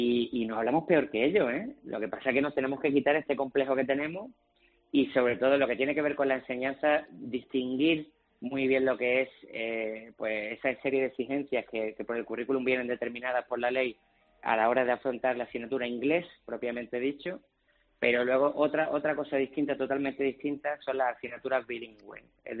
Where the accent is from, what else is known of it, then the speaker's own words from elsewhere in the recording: Spain; Pero es cierto que este complejo que tenemos los españoles no lo tenemos que quitar.